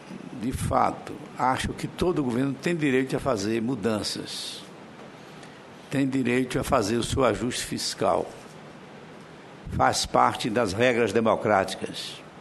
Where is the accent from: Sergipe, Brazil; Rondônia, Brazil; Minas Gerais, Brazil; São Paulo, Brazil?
Sergipe, Brazil; Simão Dias; os municípios de Simão Dias, que é a minha terra, onde eu já fui prefeito